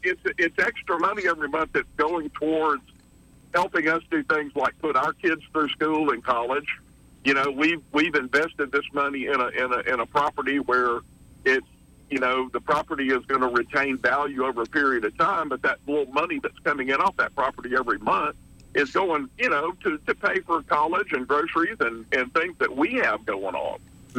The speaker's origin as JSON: {"language": "English", "town": "Montgomery", "region": "Alabama", "country": "United States", "tie": "born or raised there", "said": "I grew up in the Montgomery public school system. I went to Flowers, Goodwin, and Jeff Davis."}